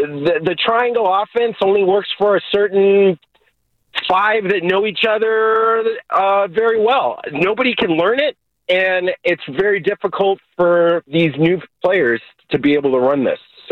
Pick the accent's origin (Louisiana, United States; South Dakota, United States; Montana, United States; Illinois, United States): Illinois, United States; Chicago; I'm from Chicago. I watched him as a player.